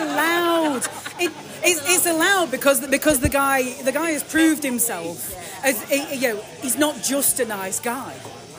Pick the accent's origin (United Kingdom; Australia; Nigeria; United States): United Kingdom; England; because we are English, we are in England, we speak English